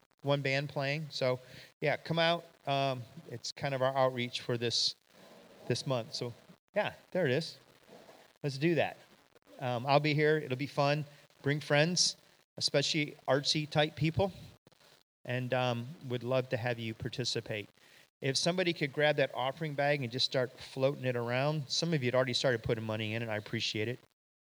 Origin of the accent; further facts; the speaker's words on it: Michigan, United States; I say roof. I'm from Michigan. We have roofs.